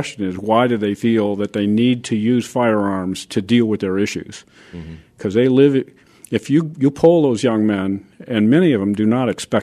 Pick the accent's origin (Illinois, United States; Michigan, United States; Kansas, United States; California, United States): Illinois, United States; Chicago; in my hometown of Chicago, violence is very worrisome.